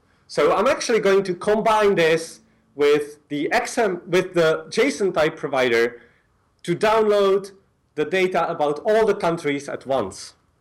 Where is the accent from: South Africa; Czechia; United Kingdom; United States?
Czechia; So I'm from Czech Republic